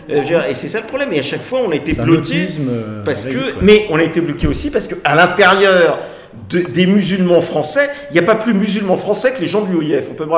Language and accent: French; France; tout le monde verra que je suis français, que je raisonne et que je fonctionne comme un français, parce que j'ai été éduqué comme ça.